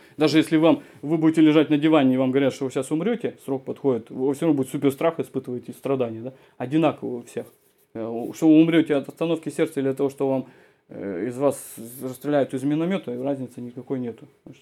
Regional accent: Novokuznetsk, Kemerovo Oblast, Russia; born there; Где он родится, например, я родился на Кузнецке, да, и мне объясняли.

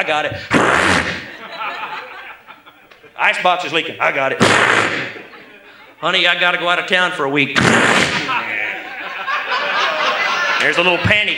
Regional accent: Tulsa, Oklahoma, United States; I'm from Tulsa, Oklahoma, hence the Mr. Haney accent here.

